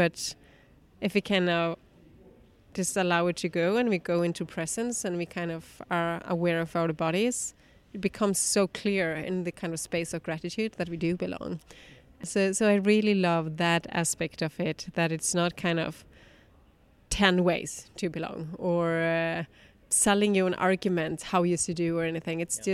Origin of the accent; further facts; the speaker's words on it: Iceland; So originally I'm from Iceland. So I also see with that, even though I've not lived in that many countries as you have, I've also had the background of moving a lot. I think I've counted probably 17 addresses